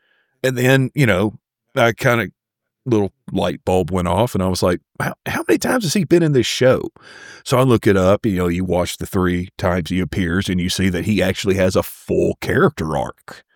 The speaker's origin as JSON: {"language": "English", "region": "Texas", "country": "United States", "said": "they didn't really come at it as a Texan, and they didn't really come at it as someone that was alive during that time."}